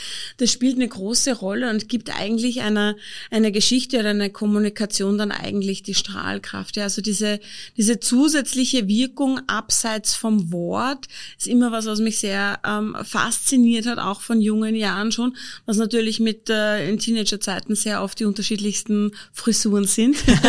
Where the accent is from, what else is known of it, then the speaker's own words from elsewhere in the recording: Upper Austria, Austria; als Oberösterreicherin.